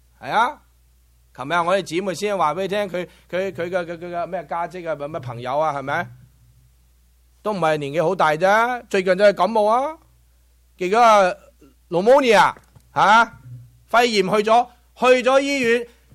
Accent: Guangdong, China; 我哋中国人最生，广东人最生动啦，火牛啊！

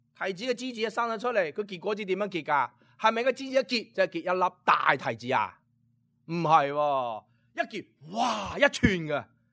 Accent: Guangdong, China; 我们广东人就还风趣啦

